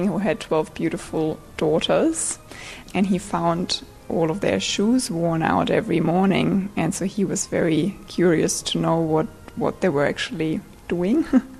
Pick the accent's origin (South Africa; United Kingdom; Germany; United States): Germany; Northern Germany; I'm from Germany as well. These dolls here are dressed in the dirndl and in the lederhosen. Like, where I come from, we don't wear that. I'm from the northern part